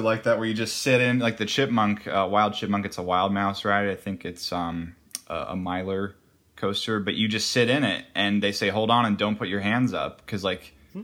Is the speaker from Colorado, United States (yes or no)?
yes; Denver, Colorado, United States; I'm from Denver, Colorado, originally.